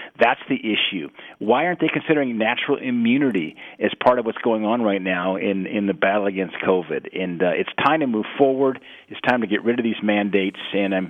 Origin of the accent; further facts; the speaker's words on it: Bozeman, Montana, United States; I remember growing up in the Gallatin Valley there. I'm a Bozeman kid, went to kindergarten through college.